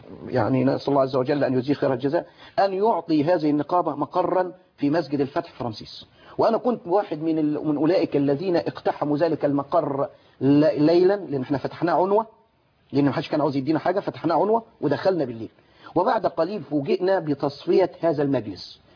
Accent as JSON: {"language": "Arabic", "region": "Giza Governorate", "country": "Egypt", "said": "لكن أنا من القاهرة من الجيزة."}